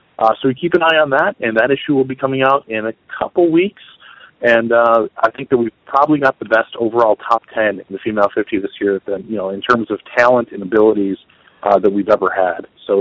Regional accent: Buffalo, New York, United States; I got to do it in New Jersey, Toronto, here in my hometown of Buffalo and Rochester and Oshawa.

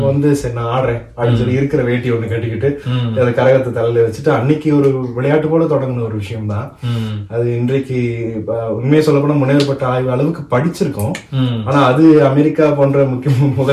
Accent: Chennai, Tamil Nadu, India; அப்பா வந்து எங்க தாத்தா ஊர்னு பார்த்தா சிவகங்கை பாகனேரி. அப்பா பிறந்த வளர்ந்ததெல்லாம் சென்னை தான், நானும் சென்னை தான். ஆனா எங்க வேறு எல்லாமே வந்து பாத்தீங்கன்னா மதுரை, ராமநாதபுரம் அந்த பக்கம் தான். குலதெய்வம் கூட மானமதுரையில தான் இருக்குது.

